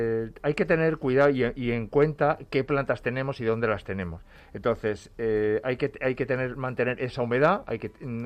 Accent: Peraleda de San Román, Extremadura, Spain; Pues hombre, sí, soy extremeño, de Peralea de San Román, un pueblecito ahí cerca de los Ibores y las Villuercas.

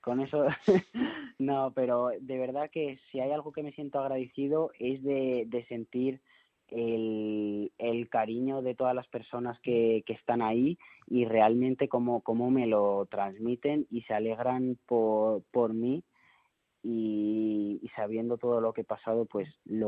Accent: Madrid, Community of Madrid, Spain; now in Valencia, Spain; yo realmente soy de Madrid centro y voy a veranear y demás a Los Molinos. Lo que pasa es que ahora estoy viviendo en Valencia y de hecho desde que me fui a vivir a Valencia

